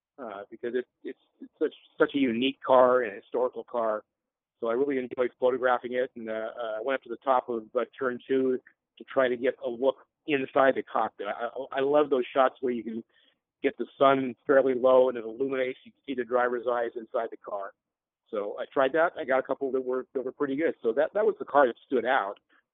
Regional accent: Sacramento, California, United States; I'm from Sacramento, so it actually was quite pleasant.

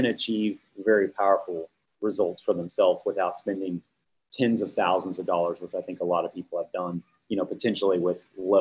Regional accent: Houston, Texas, United States; This is a Houston Astro hat. I'm branding my hometown everywhere I go.

